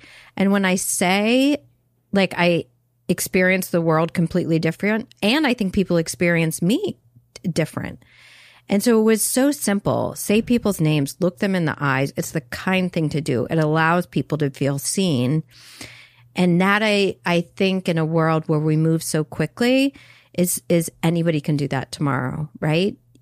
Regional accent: North Carolina, United States; Yeah, I'm a dude from North Carolina.

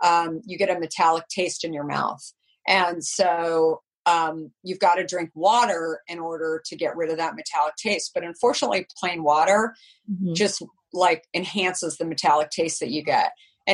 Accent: Arizona, United States; And growing up in Arizona, I thought, I was always afraid.

